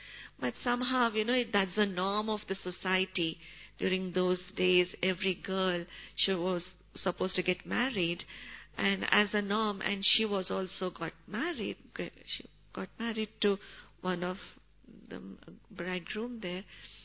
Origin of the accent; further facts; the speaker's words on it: Bangalore, Karnataka, India; because she lived in Bangalore and I'm from Bangalore